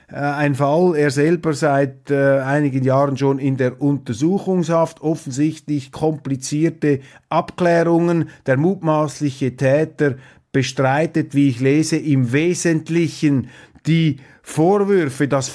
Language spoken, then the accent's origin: German; Switzerland; Und als Schweizer bilde ich mir ein, hier schweizerische Präzision und auch schweizerische bodenständige Gastfreundschaft am Werk gesehen zu haben.